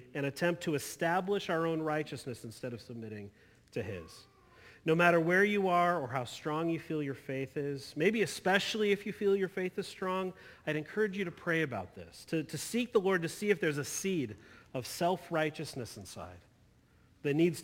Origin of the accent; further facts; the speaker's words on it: Eugene, Oregon, United States; So, I'm from Eugene. Most of you know that. I occasionally talk about that. You know, I still bleed green and yellow. I boast in the knowledge that Eugene is the home of the one-way street.